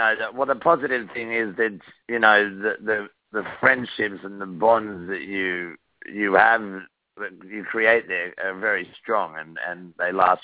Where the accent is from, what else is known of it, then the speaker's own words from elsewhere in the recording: Sydney, New South Wales, Australia; born there; I was born in Sydney, Australia.